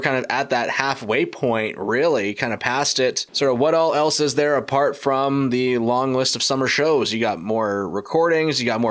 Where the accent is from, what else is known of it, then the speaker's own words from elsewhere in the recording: Brampton, Ontario, Canada; Well, I'm from Brampton, Ontario, so I'm very familiar with the CNE.